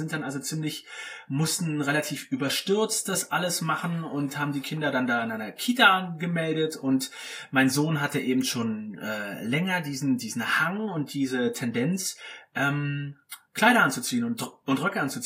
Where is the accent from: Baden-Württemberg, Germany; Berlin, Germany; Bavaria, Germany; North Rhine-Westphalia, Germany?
Berlin, Germany; moved away; Wir sind ursprünglich aus Berlin, meine Lebenskomplizin und ich.